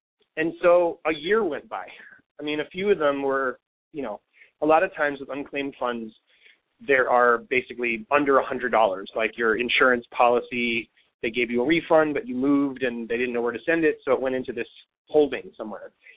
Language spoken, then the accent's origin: English; New York, United States; now in Los Angeles, United States; I mean, again, I'm from New York, right? So I'm a little skeptical. I didn't come to Los Angeles to drink a bunch of Kool-Aid and have my life improve.